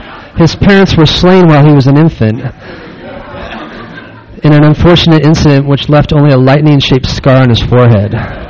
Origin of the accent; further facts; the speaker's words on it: Corona, California, United States; I'm from Corona, California, where I live with my wife, Amy, and my three children.